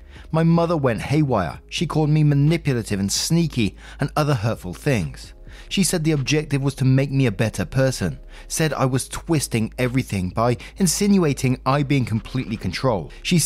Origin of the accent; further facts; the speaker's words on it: United States; Me, as an American, I also value my independence greatly.